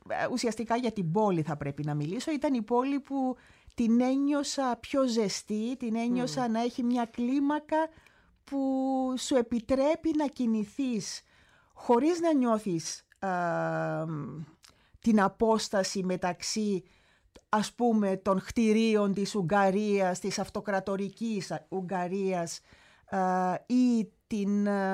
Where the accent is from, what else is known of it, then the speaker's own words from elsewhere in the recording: Greece; now in Czechia; Και θα έλεγα ότι όλοι οι άλλοι Έλληνες που βρέθηκαν την ίδια εποχή με τότε που πήγαμε εμείς